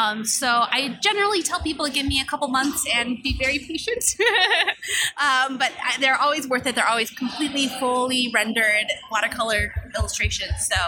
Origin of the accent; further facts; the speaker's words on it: Cleveland, Ohio, United States; I'm from Cleveland, so semi-local.